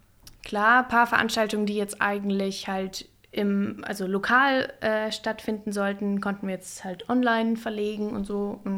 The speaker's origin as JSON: {"language": "German", "town": "Kaufbeuren", "region": "Bavaria", "country": "Germany", "said": "Aus dem Allgäu, aus Kaufbeuren."}